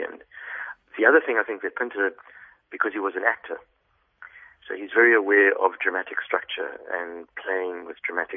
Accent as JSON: {"language": "English", "country": "South Africa", "lives_now": "Prague, Czechia", "said": "I'm originally South African"}